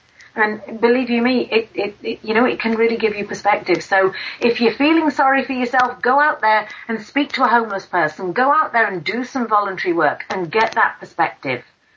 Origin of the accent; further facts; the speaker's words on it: United Kingdom; now in Australia; I work with businesses here in Australia, and of course you can tell from my accent I'm from the UK